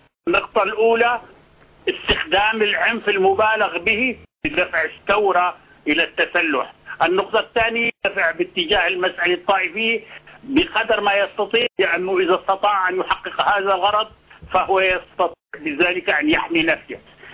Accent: Syria

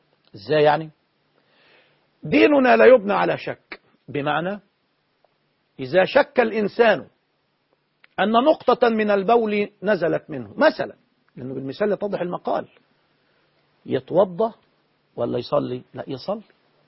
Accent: Egypt; لكن عندنا في مصر حاجة اسمها الوصية الواجبة قانونا.

